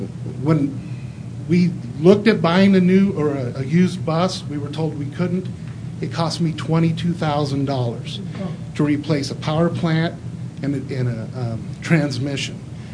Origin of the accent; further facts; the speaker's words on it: Burlington, Colorado, United States; I come from Burlington RE6J. I didn't bring a map, but if you were to jump on I-70 and head east before you hit the beautiful sign that says Leaving Colorful Colorado, you would see Burlington.